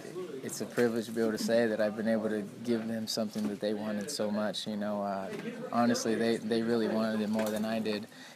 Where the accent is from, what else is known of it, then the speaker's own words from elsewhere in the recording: Brawley, California, United States; I'm a boy from Brawley.